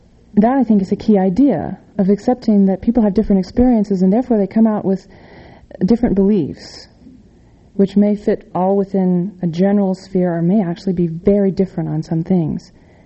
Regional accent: California, United States; Well, I grew up in California

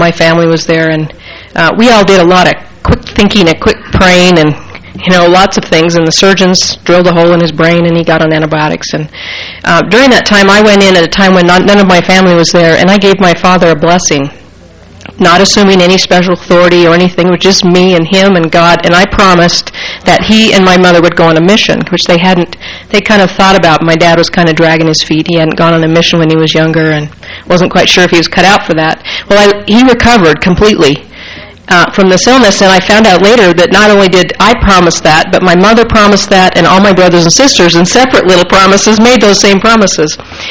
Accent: Provo, Utah, United States; now in Salt Lake City, United States; I'm a physician here in Salt Lake City. I'm a general internist. I'm from Provo

